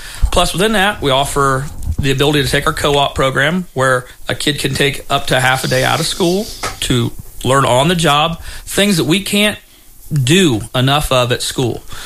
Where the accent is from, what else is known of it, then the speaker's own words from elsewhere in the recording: Waynesfield, Ohio, United States; My brother, I grew up in Waynesfield, Ohio, kind of on the other side of Walpock.